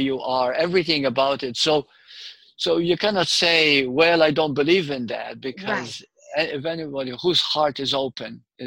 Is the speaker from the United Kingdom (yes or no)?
no; Malta; No. Malta, Europe.